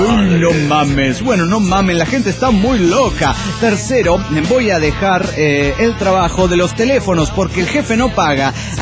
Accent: Querétaro, Mexico; de Querétaro, México.

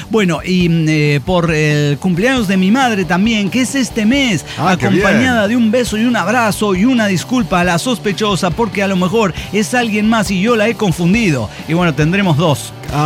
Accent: Mexico City, Mexico; entre los que somos de Ciudad de México

